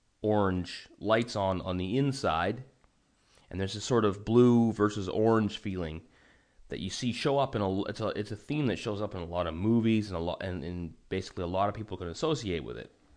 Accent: British Columbia, Canada; now in Europe; growing up on the West Coast, that's where the sun sets, over the water.

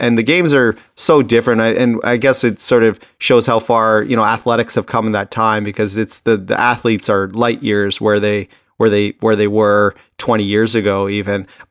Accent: Toronto, Ontario, Canada; and the Raptors growing up in Toronto, and I had season tickets for the Raptors.

